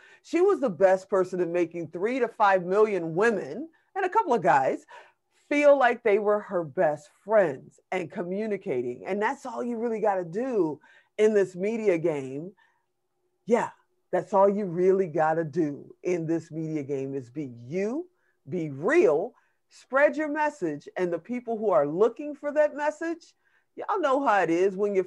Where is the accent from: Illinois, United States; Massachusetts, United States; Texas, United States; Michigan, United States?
Illinois, United States; Chicago; And even when she was doing local Chicago, you know, I'm from Chicago.